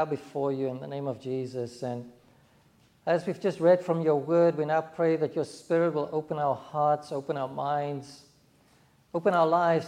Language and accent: English; South Africa; So when I grew up in South Africa, there were about 12 different provinces.